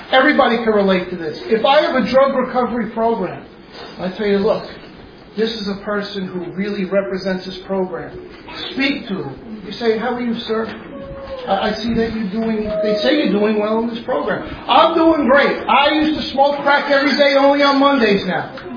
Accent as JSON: {"language": "English", "region": "New York", "country": "United States", "said": "we're from New York, we're from some other tough areas."}